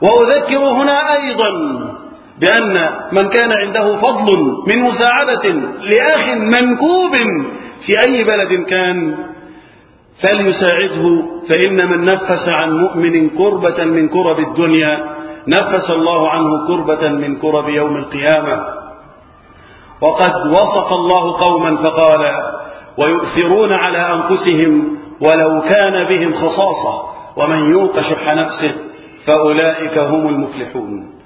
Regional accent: Egypt; بلدنا مصر

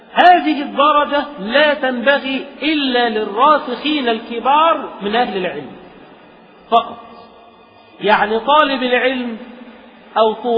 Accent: Egypt; عندنا في مصر

